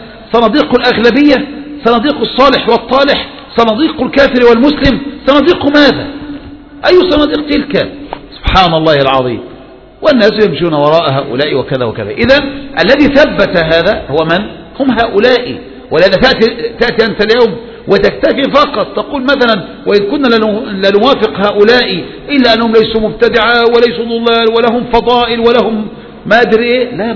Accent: Egypt; الفتنة عندنا في مصر

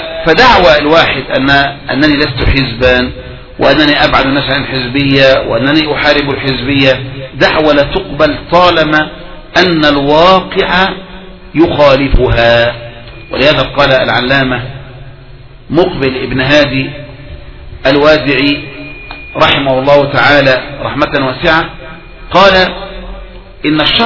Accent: Egypt; وأن هذا حزب من أشد الأحزاب الموجودة عندنا في مصر

